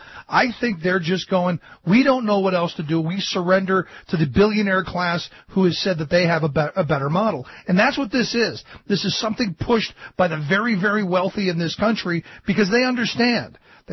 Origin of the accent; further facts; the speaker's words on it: Cleveland, Ohio, United States; And again, you know, I grew up in Cleveland, where during the 70s they tried busing because there were some failing schools